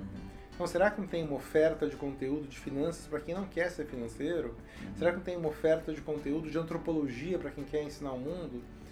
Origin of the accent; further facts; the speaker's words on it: São Paulo, Brazil; eu brinco, eu sou de São Paulo, né?